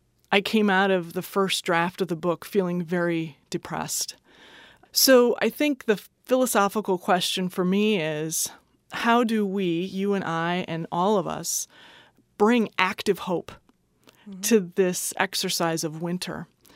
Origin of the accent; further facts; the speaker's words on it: Midwest, United States; maybe it's because I'm a Midwesterner, but we really have hard seasons in the Midwest.